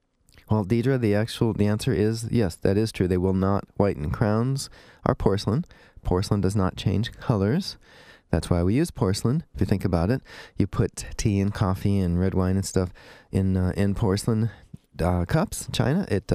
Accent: Twinsburg, Ohio, United States; my hometown, Twinsburg

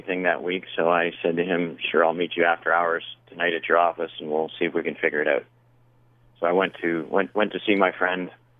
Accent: Canada; accent: Canadian; I am from Canada, yes.

